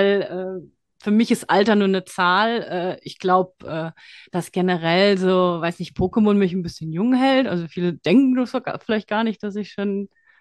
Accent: Frankfurt, Hesse, Germany; Also ich bin eine typische Frankfurterin, immer schon in Frankfurt gelebt, war noch nie weg. Ich habe mal zwischenzeitlich ganz kurz in Thailand gelebt, aber offiziell immer Frankfurterin gewesen.

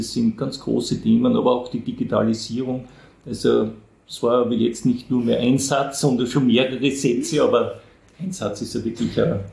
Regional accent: Leoben, Styria, Austria; Ich bin ein Kind der Region, bin Leobener, war in Leoben im Gymnasium, am sogenannten Neuen Gymnasium, mathematisches Realgymnasium

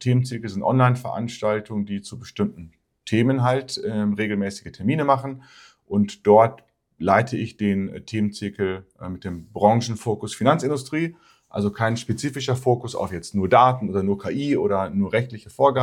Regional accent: Münster, North Rhine-Westphalia, Germany; ich komme aus Münster, wohne hier in Münster

